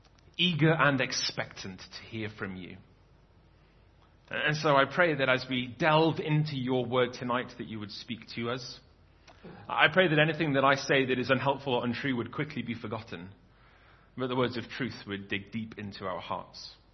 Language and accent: English; England, United Kingdom; Well, as an Englishman, I can say with confidence